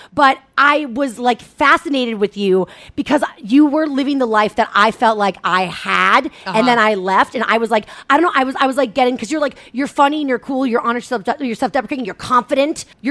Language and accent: English; Cohasset, Massachusetts, United States; I'm from Cohasset. There's no R, so I can't do it. Yeah, I say Pak the Khan, Harvard Yard.